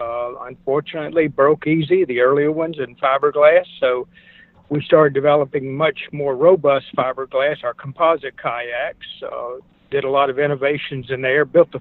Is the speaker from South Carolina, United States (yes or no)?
yes; South Carolina, United States; Well, I grew up in South Carolina. Went to Clemson University, got a degree in electrical engineering